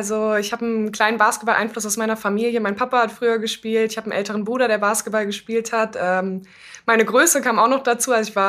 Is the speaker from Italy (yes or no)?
no; Kassel, Hesse, Germany; born there; 24 Jahre alt, komme gebürtig aus Kassel